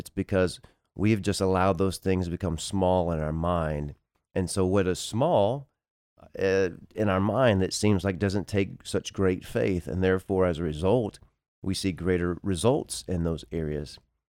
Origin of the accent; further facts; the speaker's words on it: Texas, United States; I get to go back to my home state of Texas.